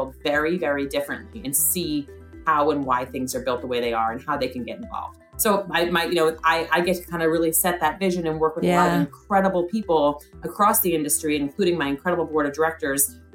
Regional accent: New York, United States; I was never going to move to DC. I'm a New Yorker.

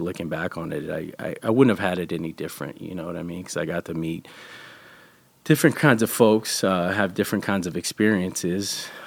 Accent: Bell, California, United States; Yeah, so growing up in Catholic school, so we moved to a suburb, it's Bell, California, in LA County.

